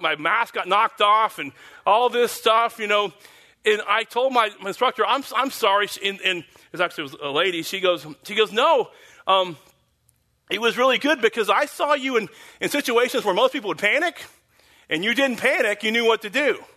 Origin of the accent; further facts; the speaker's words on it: Oklahoma, United States; I'm from Oklahoma, but when I was younger, I used to go to the ocean a lot.